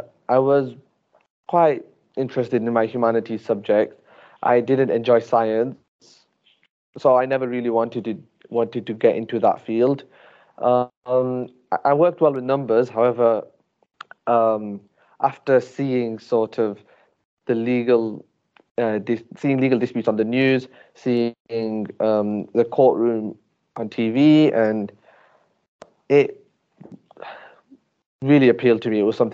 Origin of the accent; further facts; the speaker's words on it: Blackburn, North West England, United Kingdom; I'm a third year law student at Lancaster Uni. I'm originally from Blackburn. I was born there. My parents were also born in Blackburn. My grandparents immigrated from India, from Gujarat. I studied at Blackburn College